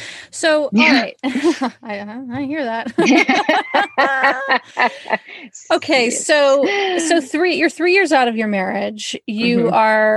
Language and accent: English; United Kingdom; I can say that because I am British.